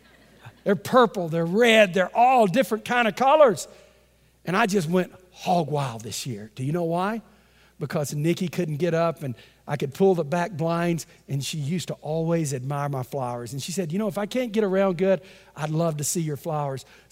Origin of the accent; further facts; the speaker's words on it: Texas, United States; And lady said, where are you from? I said, Texas. People always love to hear you when you're from Texas.